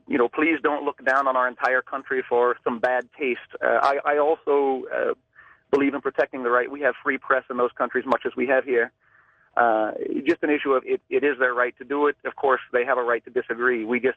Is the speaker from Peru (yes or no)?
no; Denmark; English is a second language; now in Cincinnati, United States; accent may sound a little funny. I am originally from Denmark.